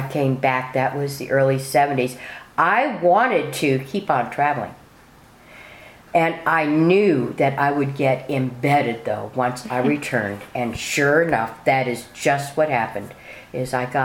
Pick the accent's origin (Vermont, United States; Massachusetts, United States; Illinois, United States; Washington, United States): Washington, United States; Seattle; born there; moved away as an adult; now in Austin, United States; I was born in Seattle, Washington in 1949. And I moved to Austin in 1967 to go to UT